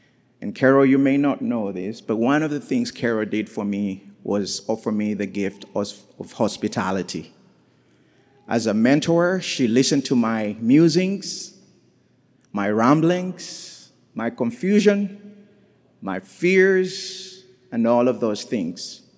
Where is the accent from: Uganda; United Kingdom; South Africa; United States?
Uganda; born there; I was born in Uganda